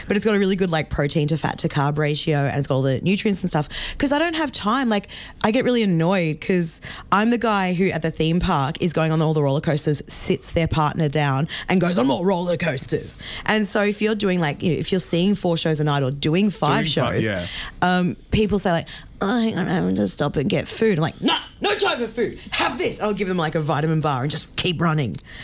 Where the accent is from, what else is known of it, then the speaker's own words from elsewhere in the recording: Melbourne, Victoria, Australia; I could tell everyone that I was from Melbourne.